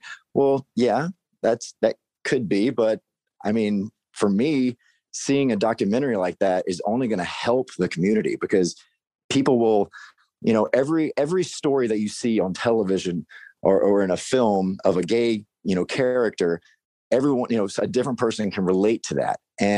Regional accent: Mississippi, United States; You know, even my family, you know, I'm from Mississippi. So I was like, well, crap, like what's my family going to think? How is my little small town going to treat my family

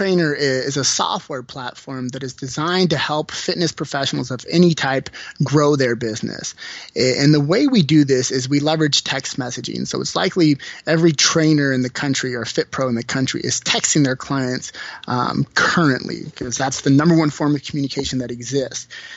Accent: California, United States; All the girls like us because we're from California.

